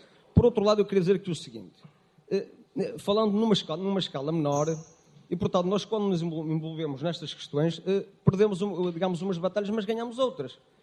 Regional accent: Barroselas, Viana do Castelo, Portugal; neste caso nós somos de Barroselas, Viana do Castelo

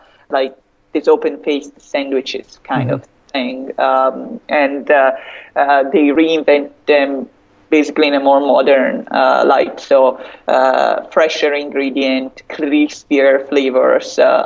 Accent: Bergamo, Lombardy, Italy; English is a second language; If I say I'm from Milan, which sometimes I do because not everyone knows what Bergamo is

